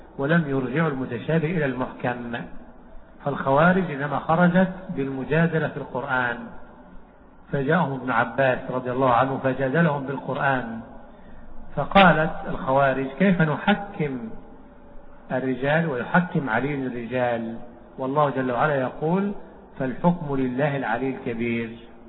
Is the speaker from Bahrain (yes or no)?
no; Egypt; عندنا في مصر